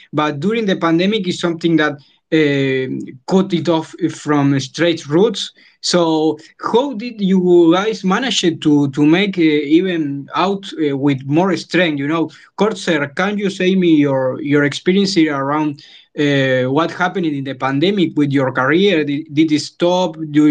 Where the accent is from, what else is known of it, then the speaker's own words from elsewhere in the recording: Argentina; English is a second language; It's not that easy here in South America. I'm from Argentina, and the community around the techno and electronic music is not that big.